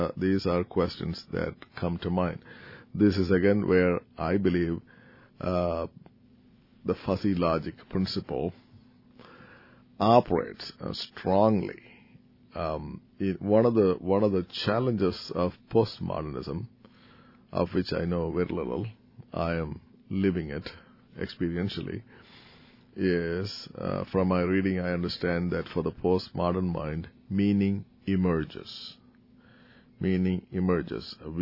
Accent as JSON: {"language": "English", "region": "Kerala", "country": "India", "second_language": "English", "moved": "yes", "said": "I mentioned my home state being Kerala, where we speak a language."}